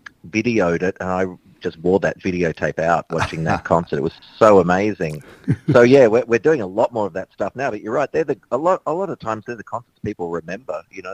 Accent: Melbourne, Victoria, Australia; even though I've been lucky to be able to work in my hometown with Melbourne Symphony Orchestra over the years

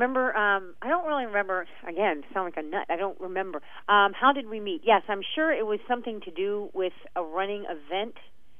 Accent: Tucson, Arizona, United States; I grew up in various places, but really I went to high school and college in Tucson, Arizona.

